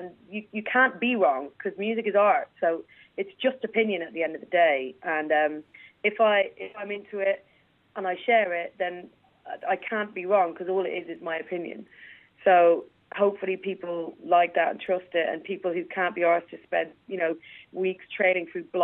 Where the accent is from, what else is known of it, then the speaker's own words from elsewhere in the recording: Dublin, Leinster, Ireland; because I'm going home to my hometown, it always, for me, it's like five times as exciting as any other tour date